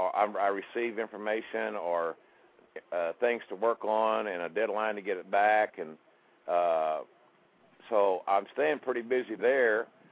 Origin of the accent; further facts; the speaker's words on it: Oklahoma, United States; for again, a kid growing up in Oklahoma, we didn't have a lot going on.